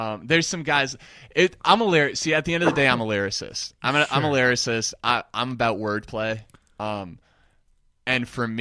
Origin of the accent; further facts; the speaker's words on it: New York, United States; … was especially as a New Yorker, that was sure.